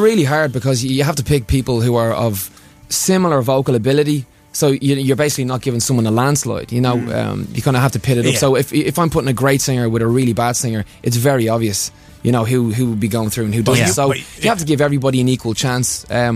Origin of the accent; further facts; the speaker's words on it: Dublin, Leinster, Ireland; born there; I was born in Temple Street Hospital in Dublin.